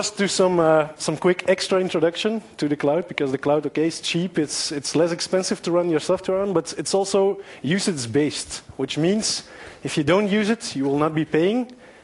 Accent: Antwerp, Flanders, Belgium; English is a second language; I'm from Antwerp, where we are very futuristic.

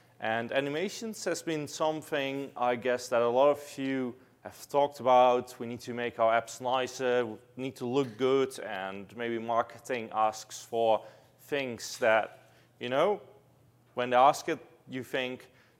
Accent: Netherlands; English is a second language; and I'm from the Netherlands. Came all the way here

